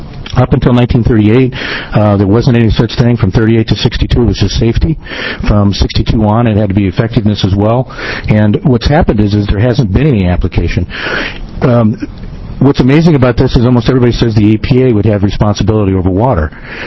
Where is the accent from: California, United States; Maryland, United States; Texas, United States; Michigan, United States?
California, United States; San Diego; Actually from San Diego, but my mother and my sister live just outside Portland